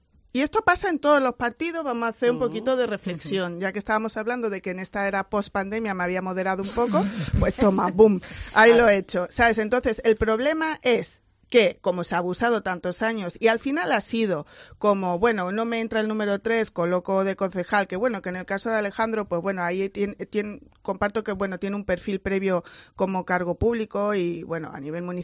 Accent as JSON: {"language": "Spanish", "town": "Torremolinos", "region": "Andalusia", "country": "Spain", "said": "Ya sabéis que yo soy de Torremolinos"}